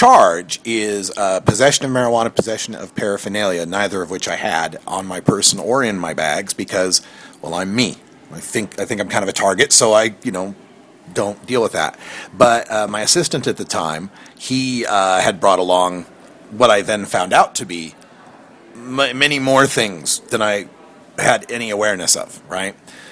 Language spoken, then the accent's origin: English; Idaho, United States; born there; But I was born in Idaho, so I've got family there, and we visited.